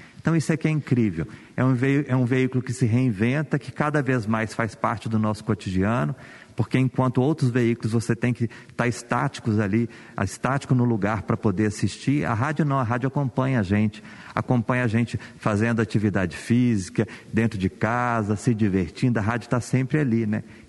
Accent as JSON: {"language": "Portuguese", "region": "Minas Gerais", "country": "Brazil", "said": "Nós que somos de Minas Gerais, nós que estamos nesse território"}